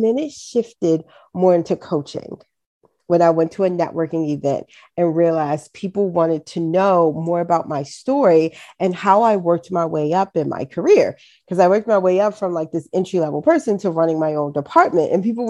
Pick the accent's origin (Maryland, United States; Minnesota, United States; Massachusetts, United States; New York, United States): Maryland, United States; Baltimore; accent: Baltimore City; I grew up in Baltimore City, right?